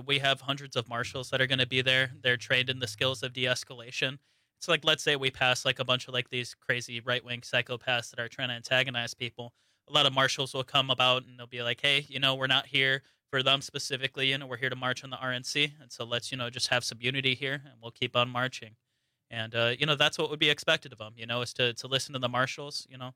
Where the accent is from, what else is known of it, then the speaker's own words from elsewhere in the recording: Kenosha, Wisconsin, United States; And I'm also from Kenosha, so it's nice to hear from somebody in Kenosha.